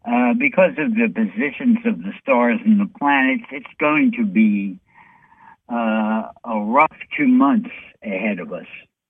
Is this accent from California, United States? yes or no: no; New York City, New York, United States; hey, I'm from New York City, and thankfully the governor of New York State is being removed.